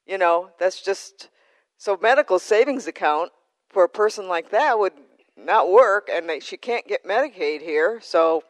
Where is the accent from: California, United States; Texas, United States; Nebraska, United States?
Texas, United States; San Antonio; I'm from San Antonio.